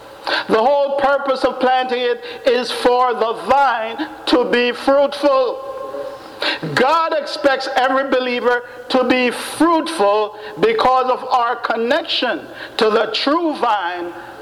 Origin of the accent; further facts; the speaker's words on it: Jamaica; When I was a boy growing up in Jamaica, we had a grapevine in the back of the yard.